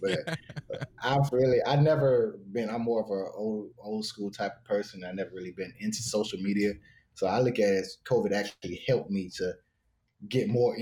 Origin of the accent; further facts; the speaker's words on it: South Carolina, United States; I grew up in South Carolina, and it wasn't a lot of choices